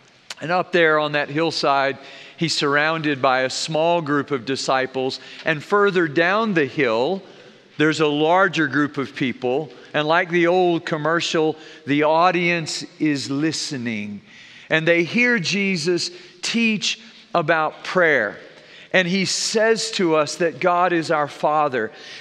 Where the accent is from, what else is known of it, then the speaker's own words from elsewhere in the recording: Groß-Gerau, Hesse, Germany; I had the advantage growing up in Germany, living in a little village called Großgerau, to live above a bakery.